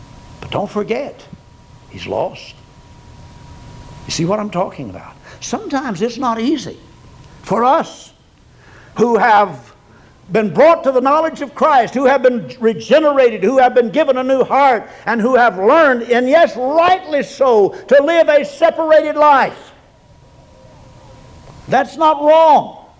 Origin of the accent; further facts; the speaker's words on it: Oklahoma, United States; when I was a kid at home, we were raised up in Oklahoma among the Creek Indians